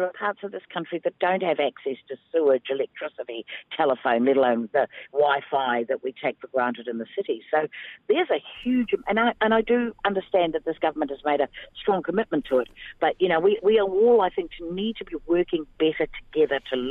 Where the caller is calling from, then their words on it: Kaitaia, Northland, New Zealand; Because I'm in the north, I'm calling you from Kaitaia